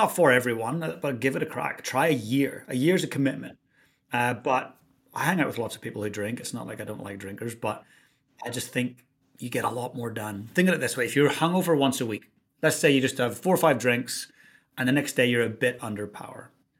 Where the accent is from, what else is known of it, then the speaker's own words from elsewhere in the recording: Northern Ireland, United Kingdom; It's kind of weird talking to an Irishman who doesn't drink, right? So I grew up in Northern Ireland and was drinking from about the age of 13, 14.